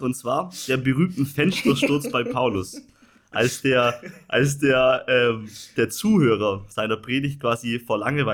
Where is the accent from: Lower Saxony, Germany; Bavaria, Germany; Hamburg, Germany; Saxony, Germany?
Bavaria, Germany; Ich komme 600 Kilometer entfernt aus dem Allgäu, ganz im Süden.